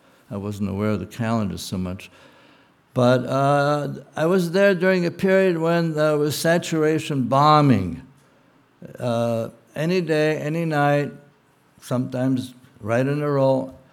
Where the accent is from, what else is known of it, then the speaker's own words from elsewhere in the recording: Ukraine; I'm from Ukraine.